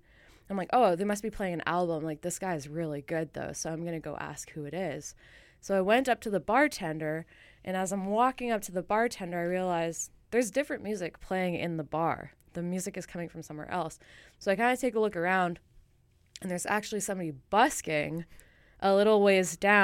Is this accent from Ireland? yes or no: no; Calgary, Alberta, Canada; I had a stopover in Calgary, and Calgary is my hometown, but I wasn't there for very long.